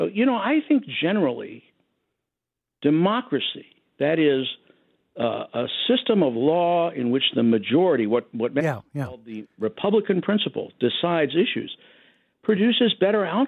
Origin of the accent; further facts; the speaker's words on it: Virginia, United States; I grew up in Virginia at a time when maybe 16 to 17% of the voting age population was allowed to vote.